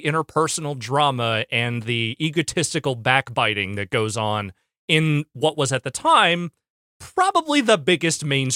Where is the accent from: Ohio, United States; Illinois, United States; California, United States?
California, United States; Petaluma; They're a Bay Area band. They played in my hometown.